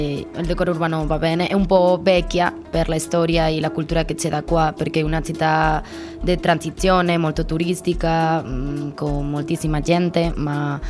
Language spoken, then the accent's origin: Italian; Santander, Cantabria, Spain; Italian is a second language; now in Cagliari, Italy; Da Santander.